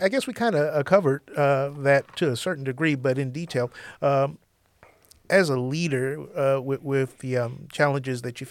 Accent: Toledo, Ohio, United States; I mean, I was born and raised in Toledo, and my dad had rent-owned stores all over the place.

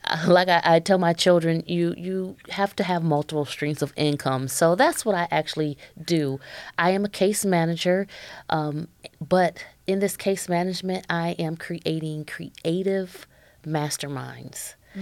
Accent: Toledo, Ohio, United States; my parents raised us around Toledo Hospital area.

